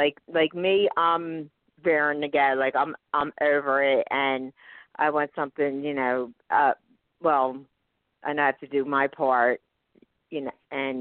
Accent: Philadelphia, Pennsylvania, United States; I'm from Pennsylvania, Philadelphia.

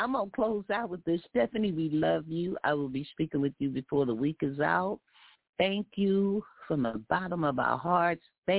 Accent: Texas, United States; you know, as a Texan, when you drive into Texas, cross that state line, it's a sign there and it says, don't mess with Texas, okay?

